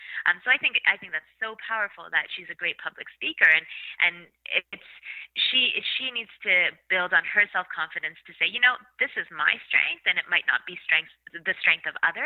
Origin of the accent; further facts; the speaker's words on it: Canada; I was very lucky to be born and raised in Canada